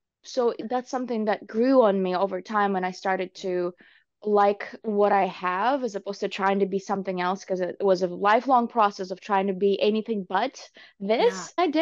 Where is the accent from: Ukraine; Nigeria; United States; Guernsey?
Ukraine; when I was growing up in Ukraine